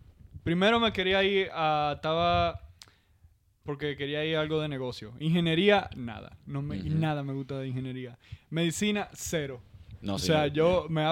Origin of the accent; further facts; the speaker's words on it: Dominican Republic; moved away as an adult; now in Madrid, Spain; se me está yendo el español. Perdón, yo soy dominicano